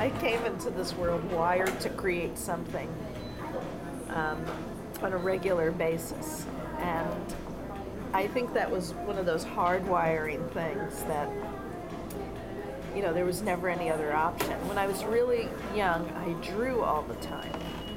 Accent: New Jersey, United States; I grew up in New Jersey.

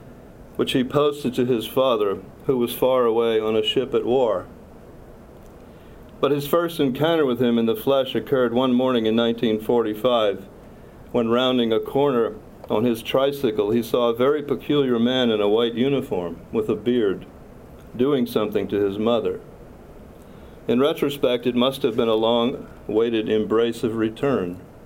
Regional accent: New Orleans, Louisiana, United States; We grew up together in New Orleans all the way up through high school

